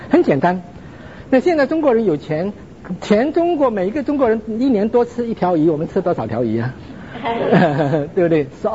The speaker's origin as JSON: {"language": "Chinese", "country": "Canada", "said": "我是加拿大来的"}